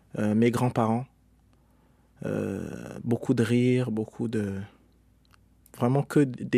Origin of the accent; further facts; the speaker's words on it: Strasbourg, Grand Est, France; also born or lived in Paris / Brazzaville, Congo; j'ai grandi justement à Strasbourg, en Alsace, dans le quartier du Neuhof. J'ai aussi passé, je suis né à Paris dans le 14e